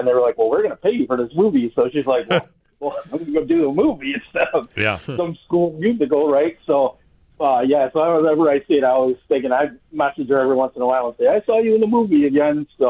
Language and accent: English; Dayton, New York, United States; this is my backyard where I grew up in Dayton, New York.